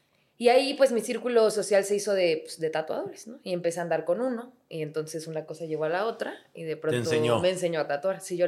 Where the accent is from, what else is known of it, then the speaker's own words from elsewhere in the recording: Mexico City, Mexico; Soy chilanga, okay. Sí. Tal vez vine cuando estaba muy chiquita